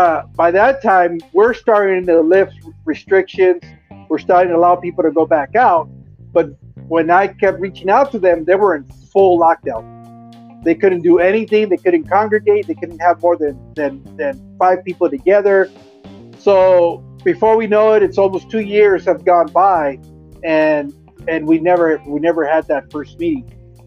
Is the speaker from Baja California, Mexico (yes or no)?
yes; Mexicali, Baja California, Mexico; "Hey, dude, I'm from Mexicali. Hit me up after the stream."